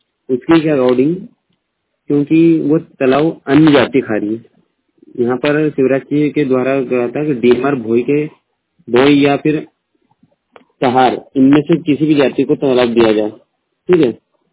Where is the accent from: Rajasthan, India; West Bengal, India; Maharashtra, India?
Rajasthan, India; Jaipur; मैं जयपुर से बिलोंग करता हूँ।